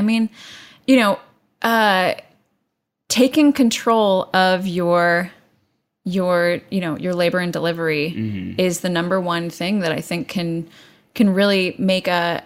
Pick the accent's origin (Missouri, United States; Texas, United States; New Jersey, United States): Texas, United States; Houston; Yeah. We're both from Houston.